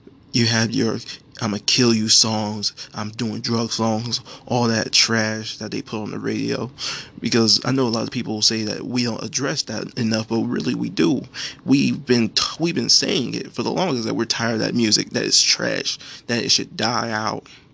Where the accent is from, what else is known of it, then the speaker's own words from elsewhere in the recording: Florida, United States; And being that I'm from Florida, you also cannot escape your Latin music.